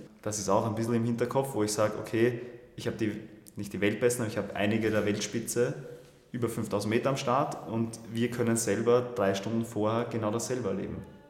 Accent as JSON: {"language": "German", "region": "Vienna", "country": "Austria", "said": "ich sage immer, ich bin echter Wiener. Ich war selten so stolz, Wiener zu sein, wie an dem Tag."}